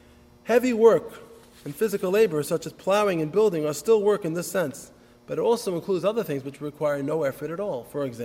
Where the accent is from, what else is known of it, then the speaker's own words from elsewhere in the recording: New York City, New York, United States; I grew up in New York City.